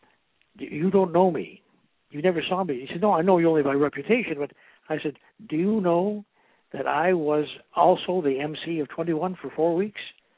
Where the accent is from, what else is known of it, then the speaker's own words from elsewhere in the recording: Canada; just by walking in and saying I'm from Canada and I know hockey.